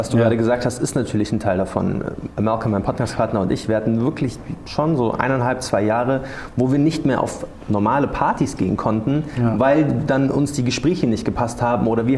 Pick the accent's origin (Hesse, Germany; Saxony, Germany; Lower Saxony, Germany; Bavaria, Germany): Bavaria, Germany; Munich; wer München kennt, weiß, in München sehr weiß, sehr christlich auch. Und ich bin in der Gegend aufgewachsen, da gab es wirklich mich und so drei Türken irgendwie.